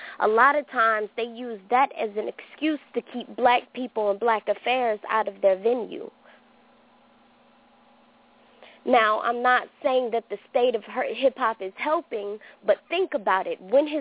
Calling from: Columbus, Georgia, United States; I am calling from Columbus, Georgia.

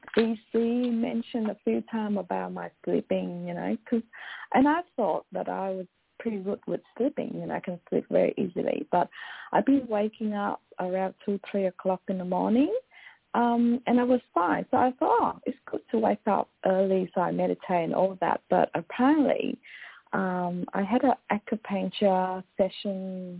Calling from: Australia; I'm calling from Australia, and I love your show.

